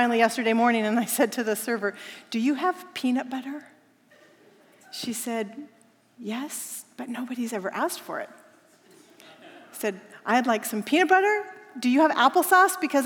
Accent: Pacific Northwest, United States; That's what I was raised on up in the Pacific Northwest.

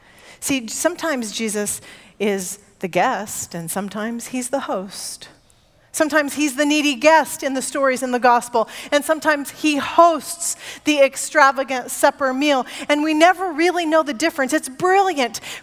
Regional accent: Northwest, United States; Keep in mind, I'm from the Northwest.

